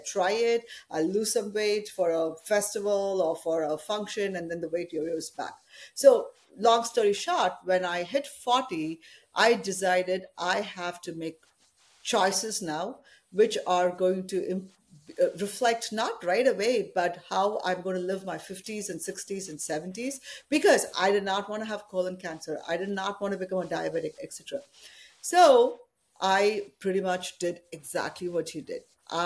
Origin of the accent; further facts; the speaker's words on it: Chennai, Tamil Nadu, India; even though I'm South Indian, like proper Chennai person, rice was not my big favorite